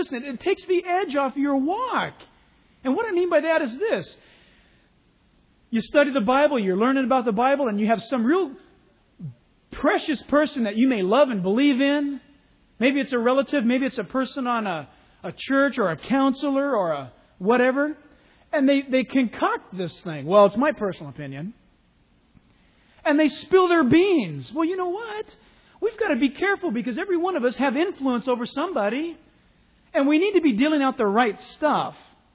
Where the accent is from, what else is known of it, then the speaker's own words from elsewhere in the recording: Hawaii, United States; born there; Now, my mom was born and raised in Hawaii. And boy, I was brought up with fables about these little things.